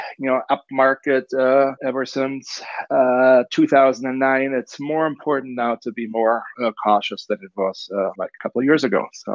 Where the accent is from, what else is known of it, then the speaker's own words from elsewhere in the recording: Germany; now in Scottsdale, United States; I'm originally from Germany. I live in Arizona in Scottsdale